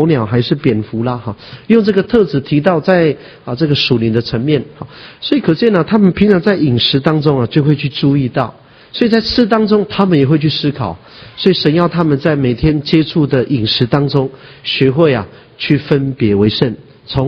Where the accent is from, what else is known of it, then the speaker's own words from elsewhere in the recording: China; 我们到我们中国人啊，强调产后的条理哈。